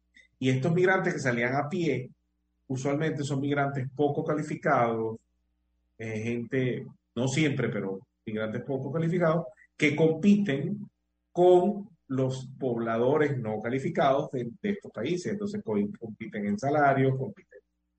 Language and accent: Spanish; Venezuela; moved away; Yo salí de Venezuela hace algunos años y, claro, mi situación de exilio fue distinta. Yo me fui en avión